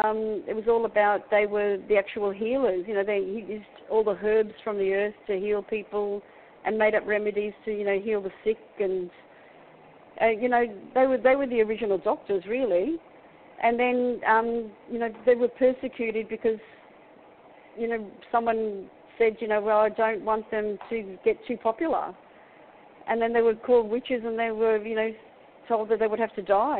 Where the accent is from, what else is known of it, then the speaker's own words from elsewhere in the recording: Wales, United Kingdom; because I'm from Wales, so I've seen plenty of castles.